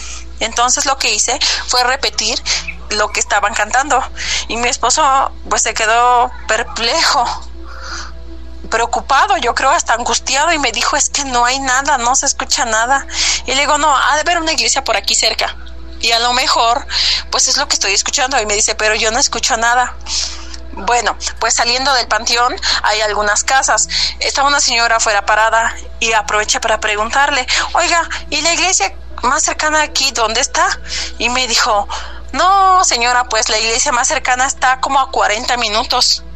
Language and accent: Spanish; Puebla, Mexico; soy del estado de Puebla.